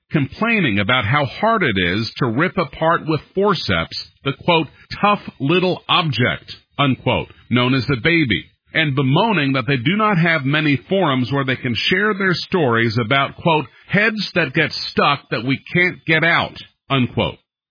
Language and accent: English; Stamford, Connecticut, United States; an abortion mill located in my hometown of Stamford, Connecticut